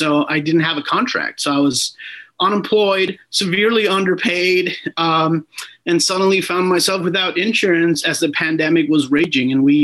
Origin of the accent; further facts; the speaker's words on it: Puerto Rico; English is a second language; So I was born in Puerto Rico, born and raised, fully bilingual. You know, I started teaching myself English when I was 10